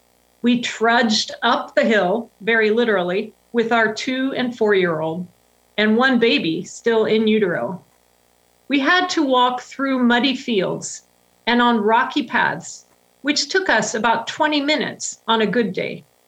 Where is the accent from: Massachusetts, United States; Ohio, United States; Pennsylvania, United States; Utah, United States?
Ohio, United States; I grew up in Ohio in the United Methodist Church, and we always had a big Christmas Eve service every year.